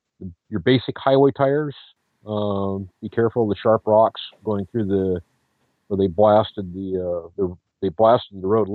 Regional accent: San Juan Islands, Washington, United States; I'm from the state of Washington here, mainly the San Juan Islands.

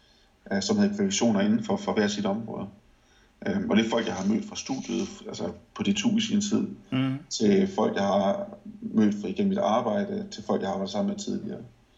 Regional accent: Jutland, Denmark; moved away; Jeg er helt jyde. Og at bo i udlandet 17 år, det gør jeg ikke så...

